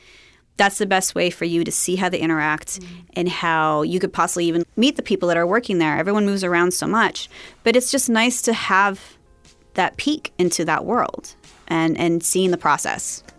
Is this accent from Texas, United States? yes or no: no; Long Beach, California, United States; But also where I grew up in Long Beach. It's, you know, very diverse, luckily diverse community